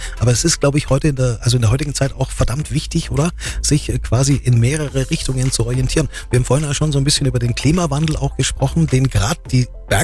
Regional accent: Bavaria, Germany; es gibt ja genug Skigebiete auch bei uns im Allgäu

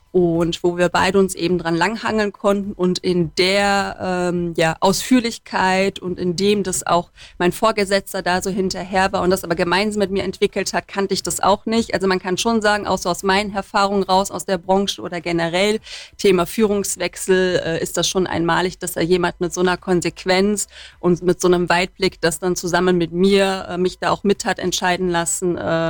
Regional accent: Cologne, North Rhine-Westphalia, Germany; born there; now in Allgäu, Germany; ich bin gebürtige Kölnerin.

